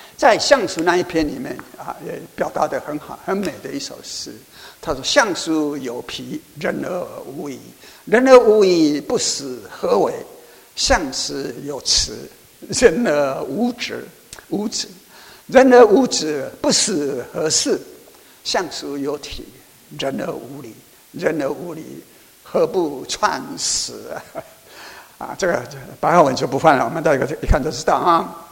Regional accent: Taiwan; 我是台湾来的，所以我们是初三。

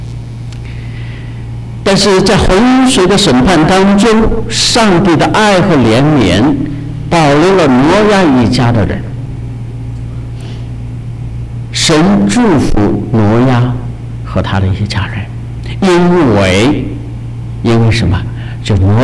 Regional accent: China; 啊，当时在我们中国，宗教的情形是非常的简单。当然，我们中国人对上帝真正的认识是不全面的。

